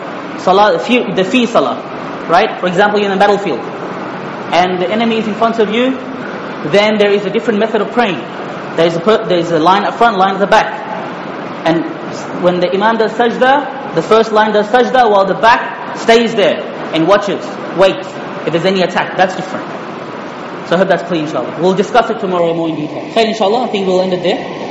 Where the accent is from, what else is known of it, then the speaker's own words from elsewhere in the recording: Fiji; moved away; I don't know about this country, but in my home country, which is Fiji, where I was born